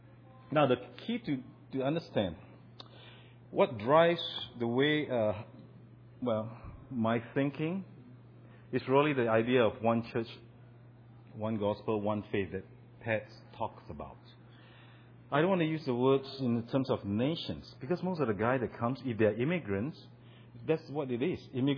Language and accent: English; Singapore; I'm from Singapore